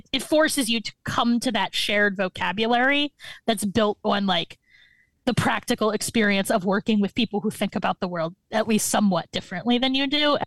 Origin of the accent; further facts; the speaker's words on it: Lancaster, Pennsylvania, United States; I grew up in Bible country, right? In Amish country, in particular. I grew up in Lancaster, Pennsylvania. A beautiful place I am happy to have lived, but do not want to live anymore.